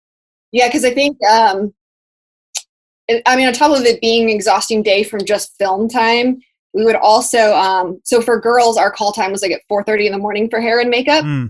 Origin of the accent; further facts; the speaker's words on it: Dallas, Texas, United States; So we're both from Dallas as well.